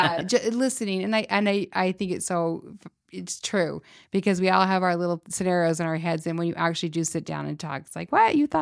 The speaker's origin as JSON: {"language": "English", "town": "Salt Lake City", "region": "Utah", "country": "United States", "tie": "born or raised there", "lives_now": "Las Vegas, United States", "said": "And I grew up in Salt Lake City, Utah."}